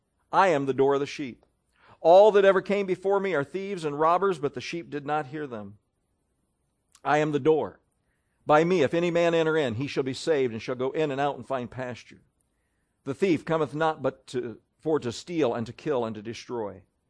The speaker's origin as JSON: {"language": "English", "country": "United States", "said": "We should use our liberties as an American for good, and certainly as a Christian."}